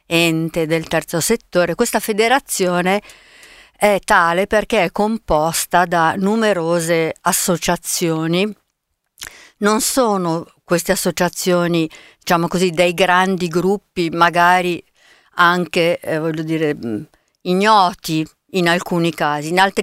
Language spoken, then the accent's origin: Italian; Milan, Lombardy, Italy; sono una milanese che però ha avuto genitori che lacustri, diciamo così.